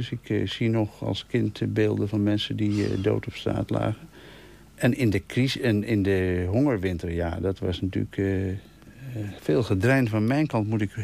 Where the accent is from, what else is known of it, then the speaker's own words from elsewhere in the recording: Haarlem, North Holland, Netherlands; accent: Haarlem dialect; Ik sprak natuurlijk plat Haarlems, gecombineerd met een Zaanse accenten.